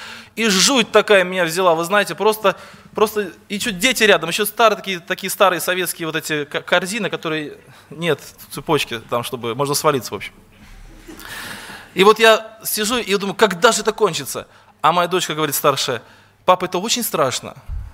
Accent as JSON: {"language": "Russian", "town": "Yeysk", "region": "Krasnodar Krai", "country": "Russia", "said": "я из Краснодарского края, город Ейск."}